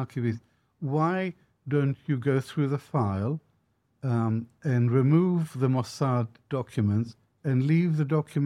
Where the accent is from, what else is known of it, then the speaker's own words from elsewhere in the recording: Israel; As a boy growing up in Israel, I always heard rumors that Israel was involved in the bombs